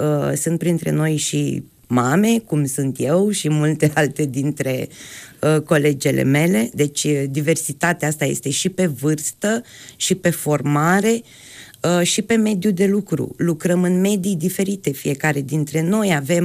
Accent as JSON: {"language": "Romanian", "town": "Iași", "region": "Iași County", "country": "Romania", "said": "Noi suntem 8 artiste din Iași"}